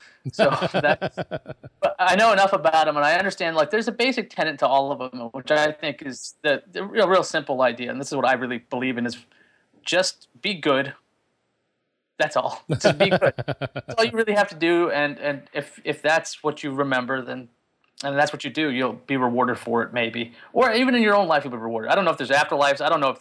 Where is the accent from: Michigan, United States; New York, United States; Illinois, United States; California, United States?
New York, United States; I'd growing up in New York, I never knew that trains stopped.